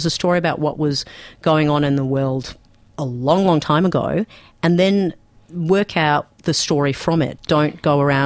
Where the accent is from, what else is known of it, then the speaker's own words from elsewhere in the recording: Pakistan; Like, I come from Pakistan, where it's forbidden by law, you can be put in prison